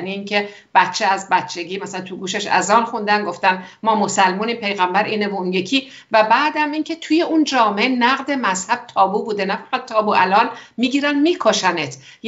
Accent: Iran; همین الان من و شما که از ایران هستیم و دقیقا میدونیم چه خبره در ایران

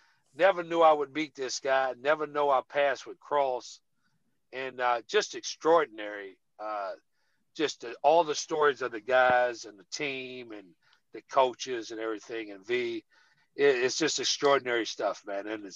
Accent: Washington, District of Columbia, United States; Here I am from Washington, D.C., and I had the opportunity to meet the first African-American president.

